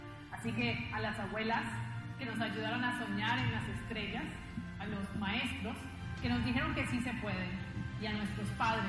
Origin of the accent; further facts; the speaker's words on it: Colombia; Me siento extremadamente contenta de que soy colombiana